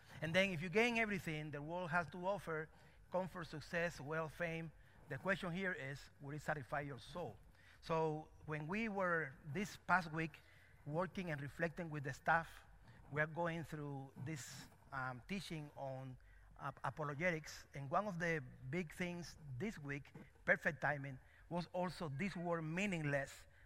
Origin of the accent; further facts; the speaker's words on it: Cuba; I'm from Cuba, so when it's cold, it feels like Alaska.